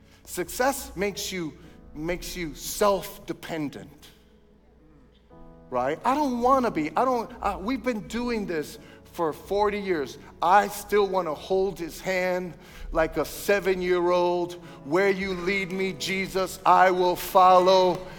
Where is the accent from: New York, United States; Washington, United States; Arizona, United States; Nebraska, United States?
New York, United States; Brooklyn; I grew up in Brooklyn. I know about the cheese line.